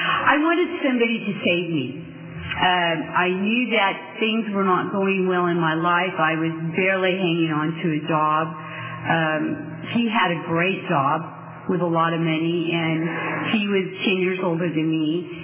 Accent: Tulare, California, United States; I grew up in Tulare and in the Visalia area, and went to school there, and felt a little different.

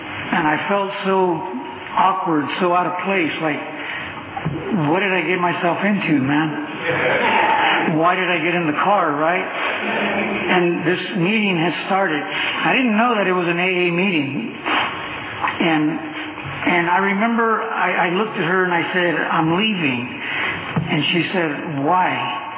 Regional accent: Cutler, United States; because I was raised in Cutler all my life.

